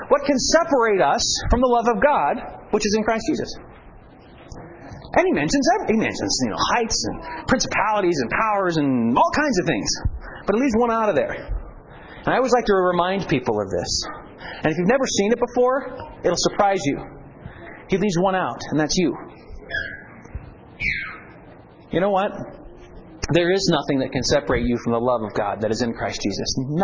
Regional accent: Montana, United States; Okay, yes, we're from Montana.

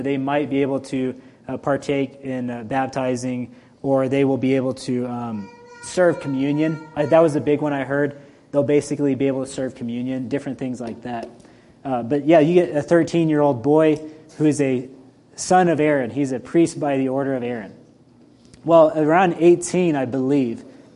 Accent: Colorado, United States; When I grew up in Colorado for a little while, I actually went to public school for a couple years

